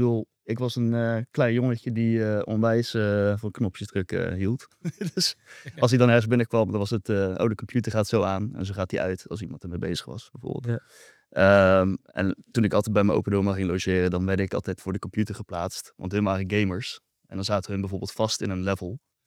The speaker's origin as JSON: {"language": "Dutch", "town": "Rotterdam", "region": "South Holland", "country": "Netherlands", "said": "uit Rotterdam en ik ben een creative producer die zich bezighoudt met augmented reality."}